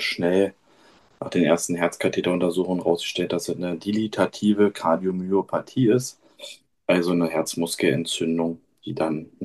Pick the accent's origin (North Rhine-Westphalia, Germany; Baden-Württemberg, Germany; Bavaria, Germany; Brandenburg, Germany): Brandenburg, Germany; Rüdersdorf; in Rüdersdorf, in meiner Heimatstadt